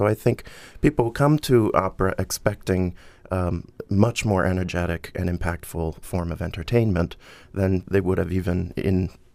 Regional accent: Pennsylvania, United States; I grew up in Pennsylvania, Lancaster County.

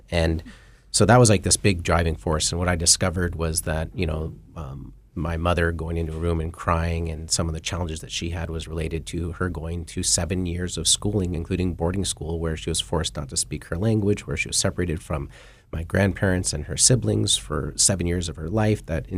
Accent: Vashenko, Alaska, United States; And, for myself, I grew up in Vashenko, which is a Gwich'in village, 100 or so miles north of Fairbanks. I'm one of the few people who can say I moved south to Fairbanks for warmer weather.

